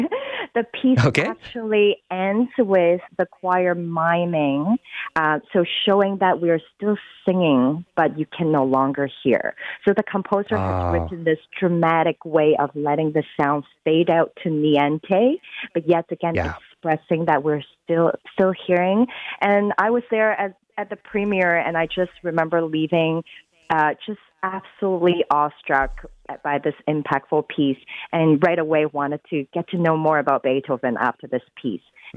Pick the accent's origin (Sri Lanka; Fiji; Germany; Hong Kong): Hong Kong; now in Toronto, Canada; So I am a proud Chinese Canadian. I came from Hong Kong about 20 years ago